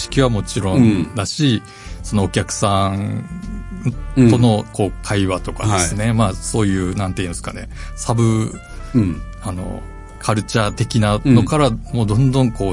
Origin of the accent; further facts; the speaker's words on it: Yame, Fukuoka, Japan; あ。あ、そうです。八女です、ね。